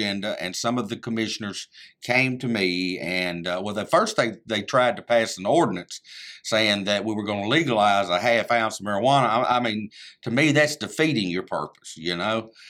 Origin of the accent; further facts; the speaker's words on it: Millington, United States; Well, I grew up in Millington. We've been in business for 52 years there in Millington.